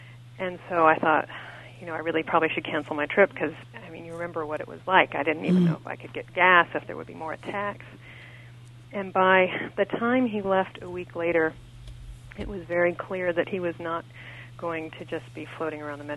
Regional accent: Washington, District of Columbia, United States; when I looked at the Pentagon in my hometown of Washington, D.C.

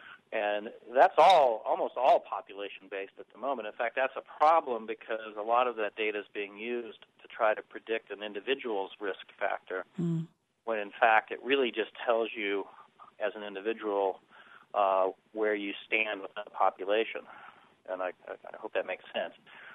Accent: Kansas City, Missouri, United States; I'm 51 years old, when I was a kid growing up outside of Kansas City in the Midwest, the air and the water were basically toxic

